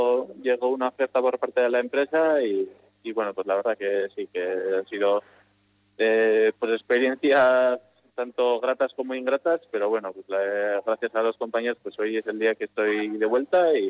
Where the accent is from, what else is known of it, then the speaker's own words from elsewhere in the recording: Maquirriain, Navarre, Spain; hay un monte que se llama Monte San Cristóbal, donde está el fuerte, pues justo mi pueblo está al otro lado. A Pamplona tengo 10 minutos en coche, muy cerca.